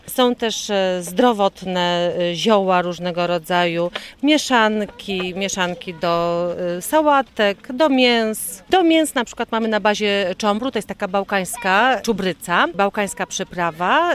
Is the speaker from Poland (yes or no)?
yes; Podlaskie Voivodeship, Poland; natomiast zwyczaj pochodzę z Podlasia. Jestem rodowitą podlasianką